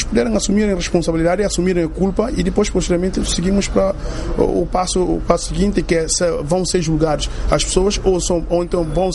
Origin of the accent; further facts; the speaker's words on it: Guinea-Bissau; Só espero, enquanto guineense, que haja uma condução mais transparente